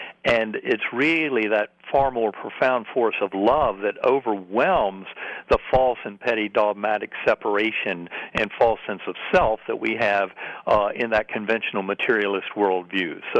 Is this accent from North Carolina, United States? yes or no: yes; North Carolina, United States; I had wanted to believe so much of what I had grown up with in that Methodist church growing up in North Carolina